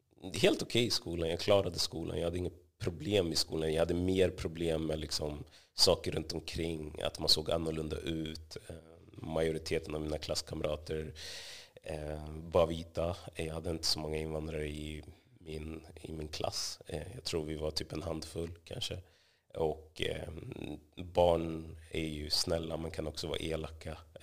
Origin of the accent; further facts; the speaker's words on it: Västerås, Västmanland County, Sweden; Jag växte upp 91 i Västerås, Bäckby. Bäckby kallas väl ofta så här ett problemområde i Västerås, så jag kommer från en förort.